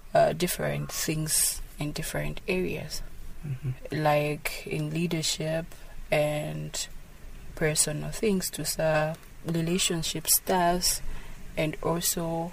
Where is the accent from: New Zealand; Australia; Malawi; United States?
Malawi; Zomba, Southern Region; I am from Zomba. I stay in Zomba